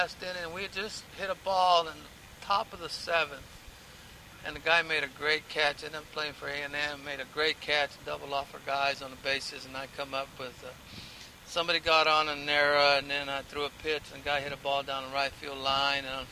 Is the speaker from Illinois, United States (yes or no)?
no; Texas, United States; Like I said, I grew up really poor in South Texas, and I go to University of Texas, 40,000 students, and walk in there with one suitcase